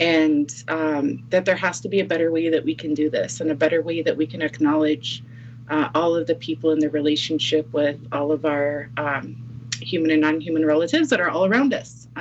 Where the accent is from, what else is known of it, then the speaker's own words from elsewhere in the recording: Nebraska, United States; So our relationship, I think, as Maha people, so I'm Omaha, and Maha means the people who went upstream